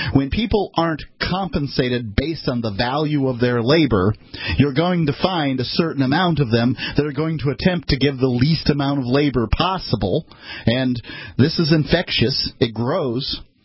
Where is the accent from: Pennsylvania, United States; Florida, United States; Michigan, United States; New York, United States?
Florida, United States; I'm from Florida originally. I happen to know what it's like there.